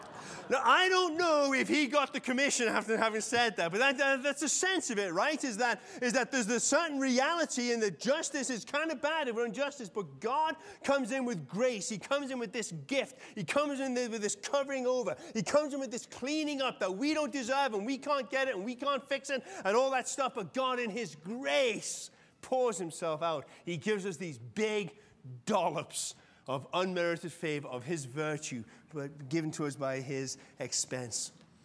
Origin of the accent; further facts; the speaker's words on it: England, United Kingdom; I always remember it because I'm English.